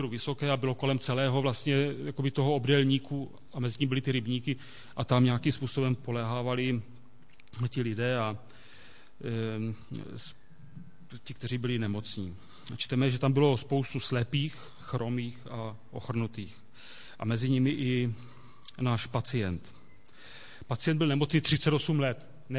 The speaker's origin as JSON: {"language": "Czech", "town": "Havířov", "region": "Moravian-Silesian Region", "country": "Czechia", "tie": "born or raised there", "said": "A protože jsem vyrůstal v Havířově, tak všechny biblické příběhy se odehrávaly v Havířově"}